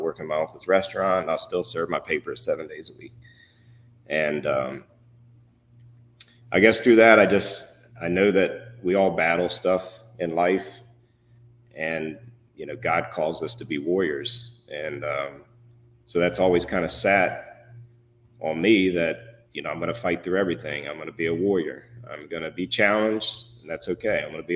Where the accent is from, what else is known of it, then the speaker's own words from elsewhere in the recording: East Coast, United States; Like I said, we were a racing family. So we grew up on the East Coast.